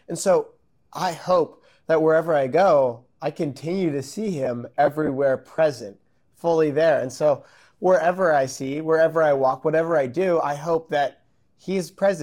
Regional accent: Wisconsin, United States; I'm from Wisconsin.

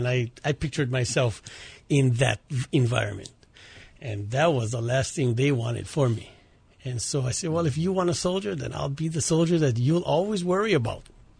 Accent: Kauai, Hawaii, United States; I grew up on the island of Kauai, went to Kapaa High School, graduated in 1975.

